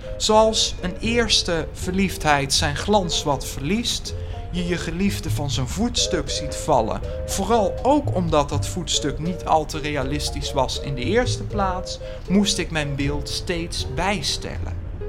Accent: Groesbeek, Gelderland, Netherlands; also born or lived in Nijmegen; now in Amsterdam, Netherlands; Zoals wel meer mensen uit de provincie, ik ben geboren in Nijmegen en getogen in het heuvelachtige dorpje Groesbeek

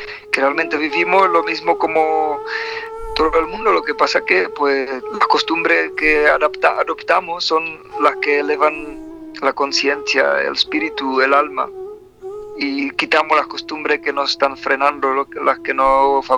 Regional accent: Czechia; Spanish is a second language; En mi tierra, eso es República Checa

